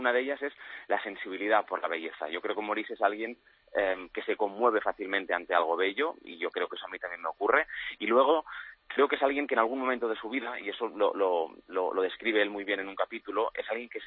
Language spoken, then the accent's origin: Spanish; Barcelona, Catalonia, Spain; yo soy de Barcelona